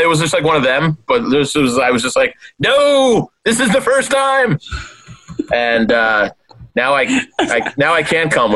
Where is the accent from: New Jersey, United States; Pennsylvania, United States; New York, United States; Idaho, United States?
New Jersey, United States; Morristown; I'm, in my hometown now, hanging with my mom this week, and we went for a walk in downtown Morristown, New Jersey yesterday